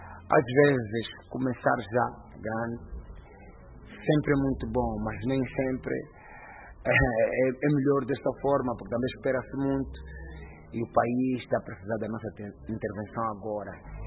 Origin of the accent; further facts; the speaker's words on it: Cazenga, Luanda, Angola; nasci no Kazenga, sou do Kazenga, mas eu vou fazer sucesso no que nasci.